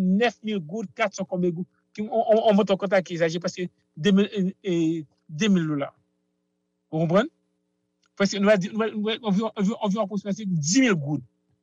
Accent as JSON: {"language": "French", "country": "Haiti", "said": "même en tant qu'Haïtien, nous avons plus de conscience."}